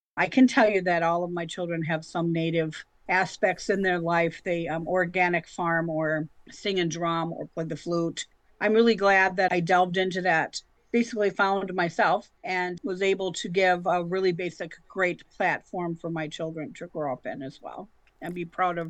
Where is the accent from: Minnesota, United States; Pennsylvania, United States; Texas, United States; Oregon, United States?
Minnesota, United States; born or raised there; now in Illinois, United States